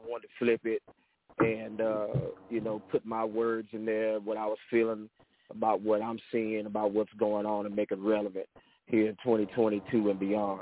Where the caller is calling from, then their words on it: Angleton, Texas, United States; I'm calling from Angleton, Texas.